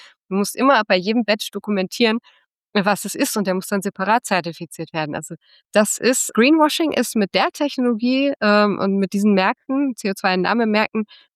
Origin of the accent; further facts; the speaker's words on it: Mülheim, North Rhine-Westphalia, Germany; Ja, ich bin auch ein Ruhrpott-Mädel, ich komme aus Mülheim.